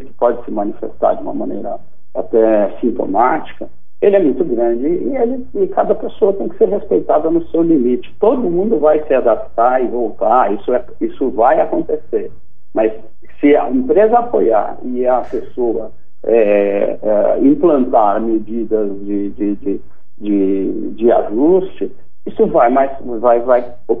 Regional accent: São Paulo, Brazil; uma pessoa que vive em uma cidade grande, eu sou aqui de São Paulo

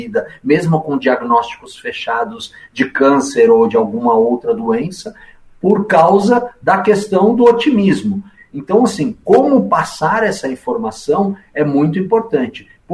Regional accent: Brazil; O Brasil é o que é porque nós somos brasileiros e interagimos como brasileiros que somos.

